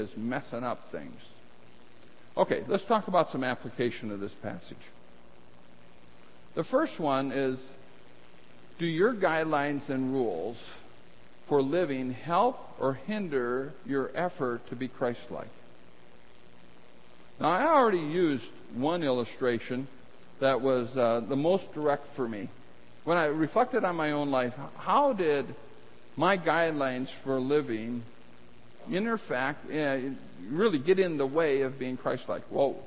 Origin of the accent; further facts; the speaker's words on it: North Dakota, United States; I grew up in North Dakota, and then I had the good fortune of having success in business.